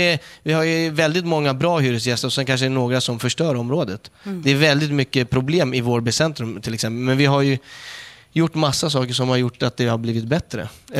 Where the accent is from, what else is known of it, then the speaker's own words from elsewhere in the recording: Norsborg, Stockholm County, Sweden; Jag är uppvuxen i Norsborg, Hallunda. Och bott där i nästan i 30 år.